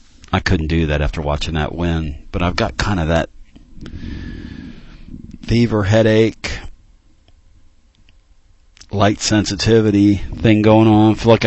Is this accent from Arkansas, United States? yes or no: no; Pennsylvania, United States; Growing up in Big Five country where everybody played everybody and everybody made time for everybody, up there in the Philadelphia area, it was a beautiful thing.